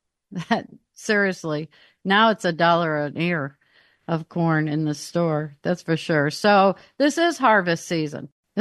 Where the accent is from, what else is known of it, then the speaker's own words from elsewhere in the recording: Saratoga Springs, New York, United States; And then I come from Saratoga Springs, New York area.